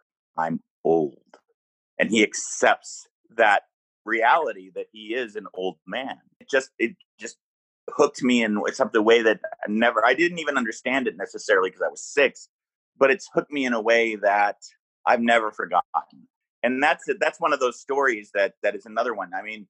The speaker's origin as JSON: {"language": "English", "town": "Los Alamos", "region": "New Mexico", "country": "United States", "tie": "born or raised there", "also_born_or_lived": "Albuquerque", "said": "I grew up in Los Alamos and in Albuquerque, New Mexico, and they had a PBS station that was a little more free form and a little more experimental."}